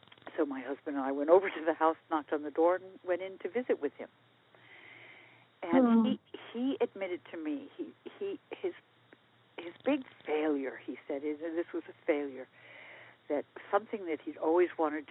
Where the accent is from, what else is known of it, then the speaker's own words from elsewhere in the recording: United States; Now, so I was raised in the United States, and success in the United States was to be successful earning money, basically.